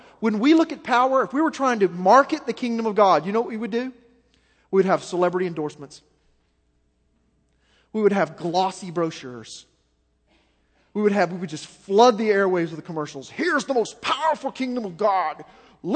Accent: Memphis, Tennessee, United States; Well, sorry, I'm from Memphis.

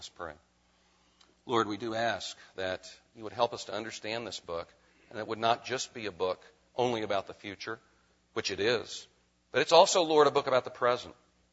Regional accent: Texas, United States; Now, you have to understand that I grew up in Texas.

